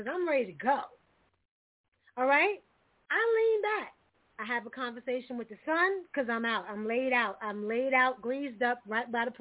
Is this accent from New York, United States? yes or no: yes; New York City, New York, United States; I was born in Flushing, Queens. I was raised in New York City.